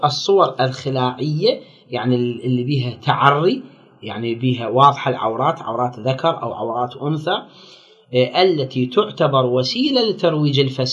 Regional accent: Baghdad, Baghdad Governorate, Iraq; فد عالم ديني موجود عندنا في بغداد

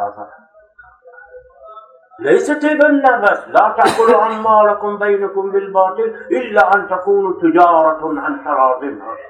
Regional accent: Pakistan; accent: Pakistani; Arabic is a second language; أنا عربيتي باكستاني، وإذا استشكلتم في الدرس أو تكلمتم عربيتي يروح، لأن عربيتي باكستانية

